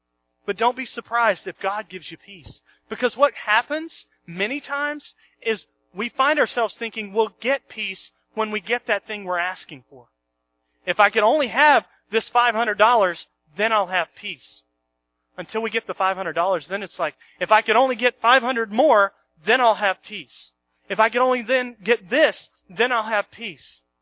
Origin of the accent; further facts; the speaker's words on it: Oklahoma, United States; I grew up in Oklahoma. Everything's flat there.